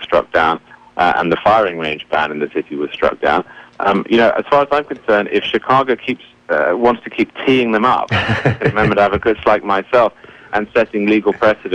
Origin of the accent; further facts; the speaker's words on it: England, United Kingdom; And I'm from England, not Rwanda, so nor have I.